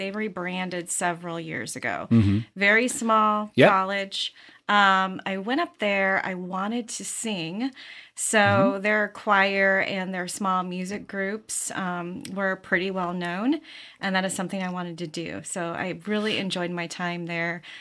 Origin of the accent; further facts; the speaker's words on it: Geneseo, Illinois, United States; I say I'm a Quad Cities native, yeah. But I grew up in a suburb of the Quad Cities, okay? And that is Geneseo, Illinois.